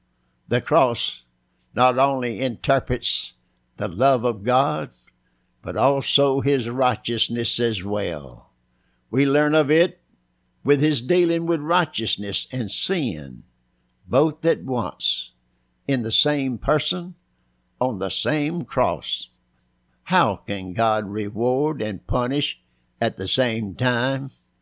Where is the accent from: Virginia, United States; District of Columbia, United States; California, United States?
Virginia, United States; Bristol; You can listen Monday through Friday at this same time on WZAP, right here in my hometown of Bristol, Virginia.